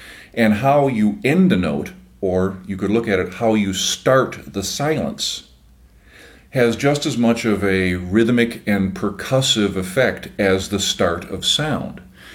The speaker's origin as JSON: {"language": "English", "town": "Chicago", "region": "Illinois", "country": "United States", "tie": "born or raised there", "said": "You know, growing up in Chicago and being in the Chicago area and being a classical music nut"}